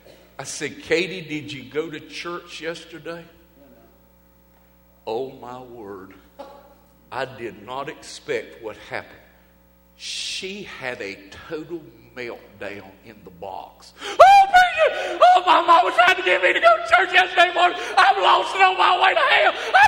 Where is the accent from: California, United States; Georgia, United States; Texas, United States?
Georgia, United States; Athens; I said, I'm from Athens, Georgia.